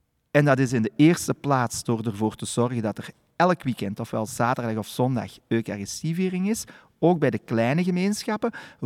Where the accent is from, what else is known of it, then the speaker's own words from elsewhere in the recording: Turnhout, Antwerp, Belgium; Nee, ik ben geboren en getogen in Turnhout